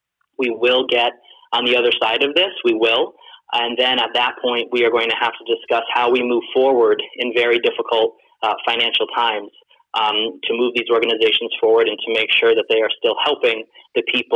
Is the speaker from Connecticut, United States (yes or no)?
yes; Shelton, Connecticut, United States; And in Shelton, obviously that's personal for me as I'm from Shelton.